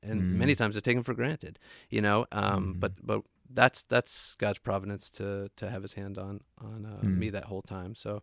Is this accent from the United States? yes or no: yes; Ohio, United States; moved away as an adult; also born or lived in Minnesota; now in Boston, United States; I grew up in the Midwest, mostly Ohio and Minnesota. Moved to Boston in 2003 for law school.